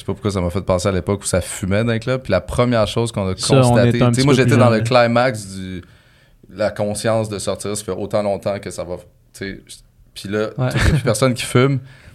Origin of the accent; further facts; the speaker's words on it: Quebec, Canada; moi, je venais de la Rive-Nord. La Rive-Sud et la Rive-Nord, c'était vraiment culturellement différent.